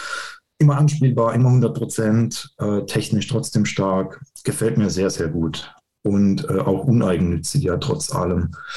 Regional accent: Karlsruhe, Baden-Württemberg, Germany; Ich bin Karlsruher und mein Papa hat mich mit ins Stadion genommen.

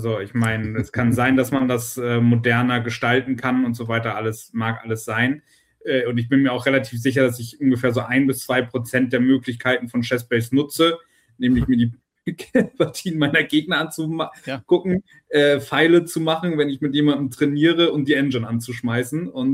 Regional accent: Hamburg, Germany; Genau das für uns als Hamburger

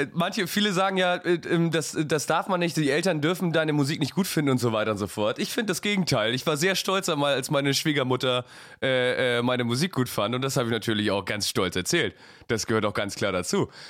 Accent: Süderlügum, Schleswig-Holstein, Germany; Alter, ich komme aus Öderquart.

